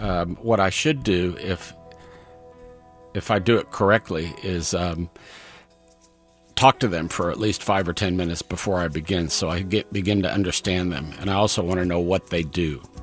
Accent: Kansas City, Missouri, United States; I grew up in South Kansas City. I went to Border Star, then Southwest High School. I grew up off of Warnell, kind of in the Brookside area

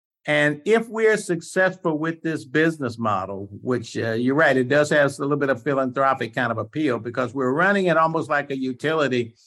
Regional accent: Freeport, Illinois, United States; also born or lived in Mississippi; when I left Mississippi, I grew up in Freeport, Illinois, small Midwestern town, 30,000 people, 10% Black

